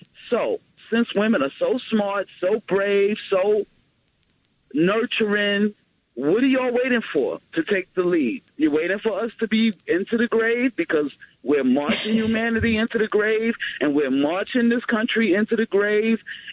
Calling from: New York, United States; I'm calling from Rockland County.

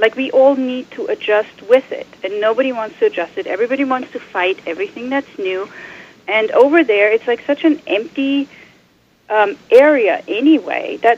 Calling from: Manhattan, New York, United States; from Manhattan.

